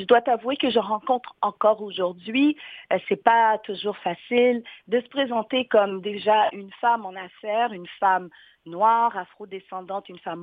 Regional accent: Haiti; Moi, je suis haïtienne et africaine.

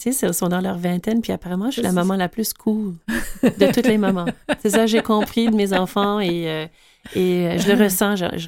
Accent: Saint-Boniface, Manitoba, Canada; born there; Saint-Boniface. C'est la région où je suis née, au Manitoba

